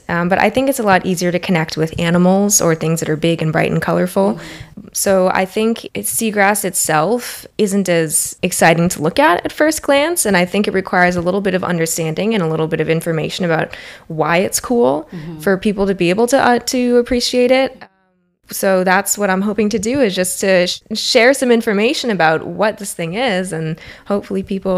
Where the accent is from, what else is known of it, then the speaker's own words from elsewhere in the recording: Miami, Florida, United States; I grew up in Miami, Florida, which is in the neotropics. There is, you know, lizards running around everywhere. My grandparents lived right on Biscayne Bay.